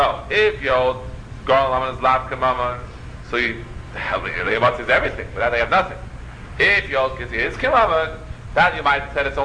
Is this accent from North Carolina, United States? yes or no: no; Queens, New York, United States; When I was a young man, growing up in Queens, I had a Rebbe, who was the Rebbe Shmaryo Shulman.